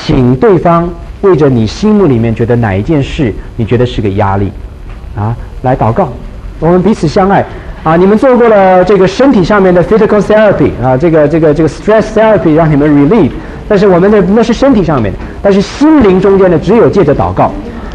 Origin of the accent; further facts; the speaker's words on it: China; 我们中国人真是有那个智慧